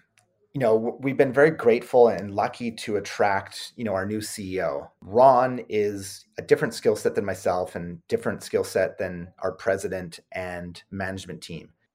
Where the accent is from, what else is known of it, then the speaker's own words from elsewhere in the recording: Canada; we're Canadian